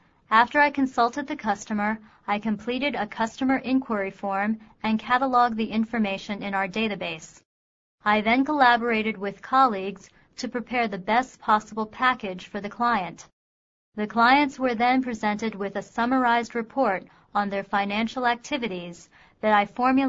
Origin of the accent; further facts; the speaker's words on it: Beijing, China; I was born and raised in Beijing. I attended Peking University and received my bachelor's degree in economics. I have worked for 2 years as a financial consultant in Beijing for China Pacific Insurance Company